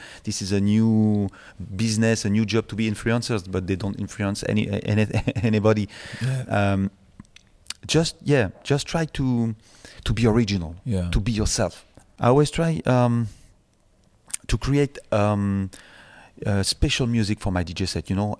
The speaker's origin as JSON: {"language": "English", "town": "Paris", "region": "Île-de-France", "country": "France", "said": "Because I'm coming from Paris, from a little place"}